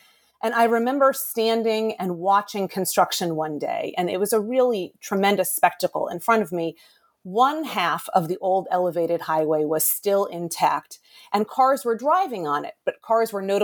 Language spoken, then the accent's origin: English; Boston, Massachusetts, United States; Well, I'm from Boston originally, and in the late 1990s and early 2000s, I was working at an architecture firm in downtown Boston.